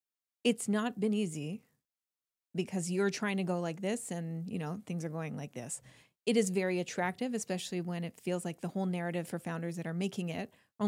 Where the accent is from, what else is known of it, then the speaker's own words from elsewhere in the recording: United Kingdom; accent: North American; I'm British with a North American accent.